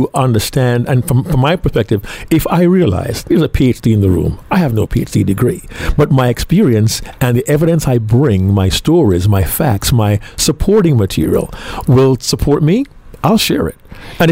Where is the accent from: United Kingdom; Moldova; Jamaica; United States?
Jamaica; I was first introduced by an uncle of mine from my home country of Jamaica.